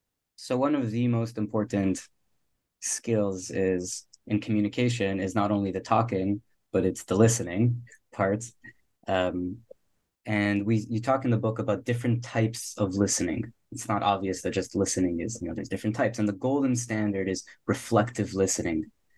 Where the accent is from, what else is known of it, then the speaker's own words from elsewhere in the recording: Miami, Florida, United States; and I'm from Miami. So it's a lot of fun to get out and get to the cold and experience that.